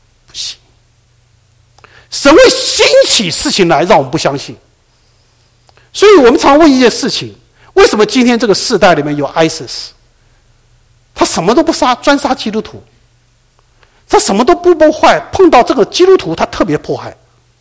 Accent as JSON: {"language": "Chinese", "country": "China", "lives_now": "United States", "said": "今天我们中国人来到美国，"}